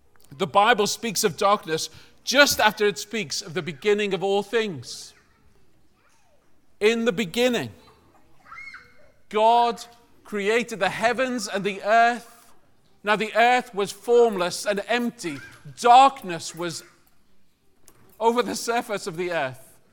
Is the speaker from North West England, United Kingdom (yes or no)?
yes; Liverpool, North West England, United Kingdom; born there; I was born in Liverpool, which is neither England, but it's not England either.